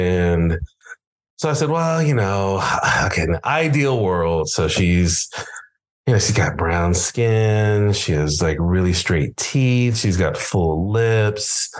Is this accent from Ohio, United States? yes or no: yes; Ohio, United States; I'm originally from Ohio.